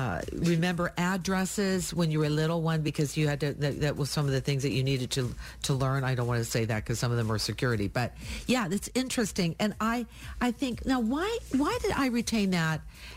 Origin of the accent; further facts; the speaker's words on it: Canada; So, you know, I'm Canadian, but not that Canadian.